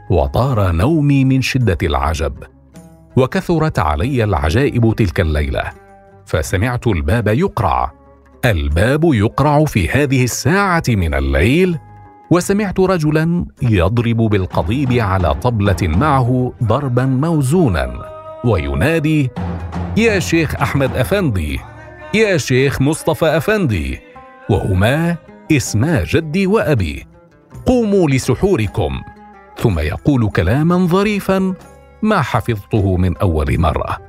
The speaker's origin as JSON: {"language": "Arabic", "town": "Damascus", "region": "Damascus Governorate", "country": "Syria", "tie": "born or raised there", "said": "نشأت في دمشق، وفي دمشق عرفت رمضان وأحببت رمضان"}